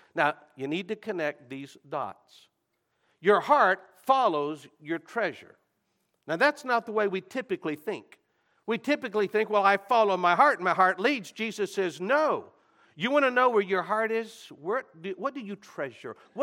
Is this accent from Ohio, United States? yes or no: no; Houston, Texas, United States; I mentioned to you, I'm from Houston.